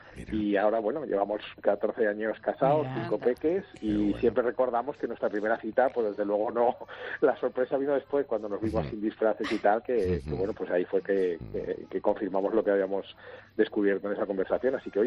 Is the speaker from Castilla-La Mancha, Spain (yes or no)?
yes; Corral de Almaguer, Castilla-La Mancha, Spain; Mi mujer y yo somos de un pueblo de Toledo, yo soy de Corral de Almaguer y es de un pueblo de al lado.